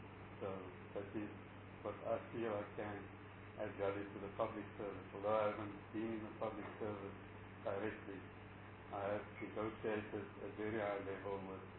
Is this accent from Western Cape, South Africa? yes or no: yes; Cape Town, Western Cape, South Africa; also born or lived in Johannesburg; I'm born and bred in Cape Town. Grew up in the Elkies River area. Went to school in Dalar. From there, I moved to Johannesburg, where I started my working experience with the firm. Moved back to Cape Town after getting married. Been back now about 15 years.